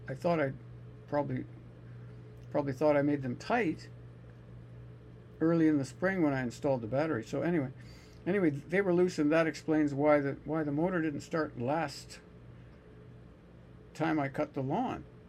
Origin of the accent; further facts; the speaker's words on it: Canada; but I'm Canadian, of course.